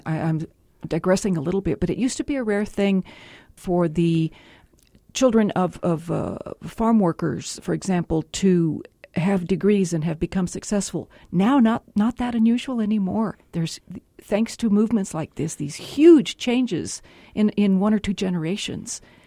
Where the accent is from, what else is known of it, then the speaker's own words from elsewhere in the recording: El Paso, Texas, United States; also born or lived in Mexico; El Paso is such an interesting place. Of course, I've grown up here. I was born in Mexico, came over here when I was just three, and have grown up right here on the border